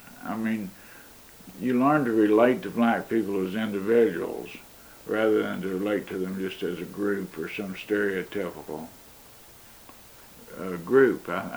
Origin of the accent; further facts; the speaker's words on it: Corbin, Kentucky, United States; Well, I think growing up in Corbin, even though it was a racist environment, it was not like growing up in the Klan or something like that.